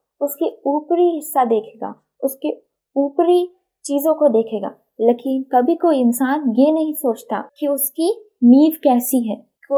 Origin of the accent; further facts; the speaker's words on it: Madhya Pradesh, India; मैं मध्य प्रदेश से हूँ।